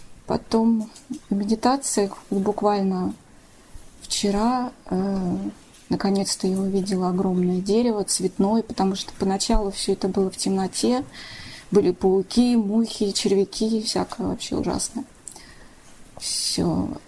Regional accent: Saint Petersburg, Russia; я из Санкт-Петербурга.

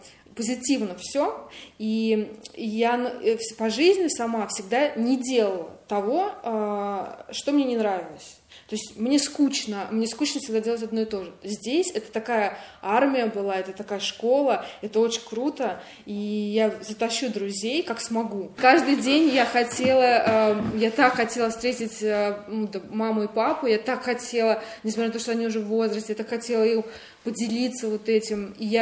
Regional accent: Saint Petersburg, Russia; я из Петербурга.

